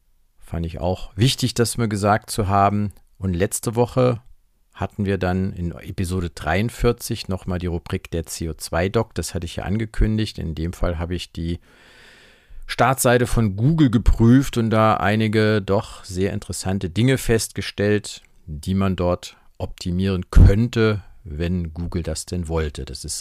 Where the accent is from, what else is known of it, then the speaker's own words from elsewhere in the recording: Saarland, Germany; im Saarland in meiner Heimat